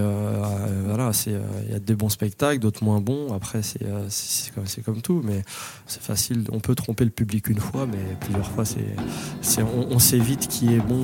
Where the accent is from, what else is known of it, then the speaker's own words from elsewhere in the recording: Saint-Denis, Île-de-France, France; J'ai grandi à Saint-Denis